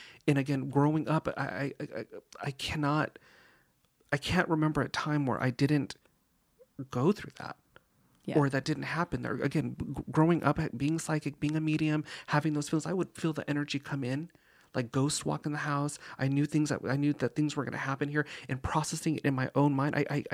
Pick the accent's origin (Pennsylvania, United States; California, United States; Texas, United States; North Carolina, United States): California, United States; North Hollywood; I lived in the Valley. I grew up in the Valley.